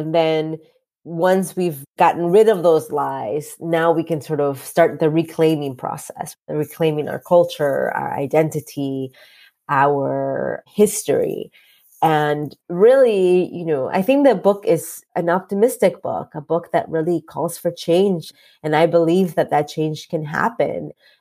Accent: Mexico; when I was a kid growing up in Mexico.

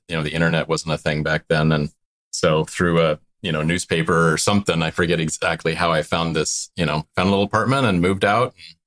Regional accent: New Jersey, United States; I came home. I grew up in New Jersey. I came home for the Christmas holiday

